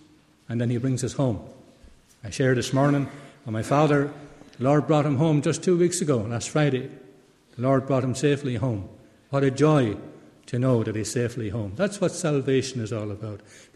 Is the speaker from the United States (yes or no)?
no; Munster, Ireland; accent: Tipperary; if you can't understand my Tipperary brogue, my Tipperary accent, it's a pity, because it's a real heavenly language